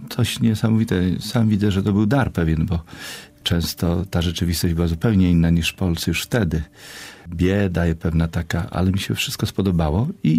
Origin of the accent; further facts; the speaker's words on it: Lublin Voivodeship, Poland; moved away as an adult; now in Russia; Tak, jestem z Lubelskiej, inkardynowany tutaj.